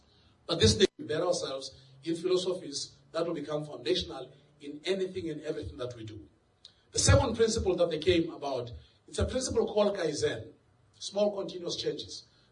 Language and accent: English; South Africa; Because I'm from South Africa.